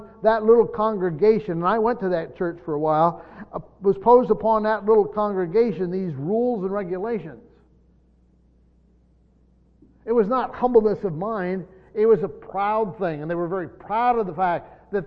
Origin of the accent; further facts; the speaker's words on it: Pennsylvania, United States; I grew up in a small town, you know where I Shikshini. We had a little Baptist church in my hometown.